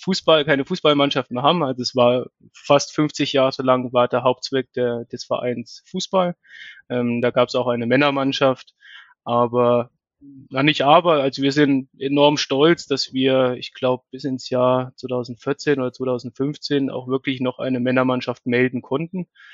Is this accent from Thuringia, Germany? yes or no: yes; Bettenhausen, Thuringia, Germany; born there; now in Birx, Germany; Ich bin noch 29 Jahre alt, bin gebürtig aus Bettenhausen bei Meining und darf seit nunmehr 5 Jahren in Birks leben, wohne dort mit meiner Frau und meinem Kind.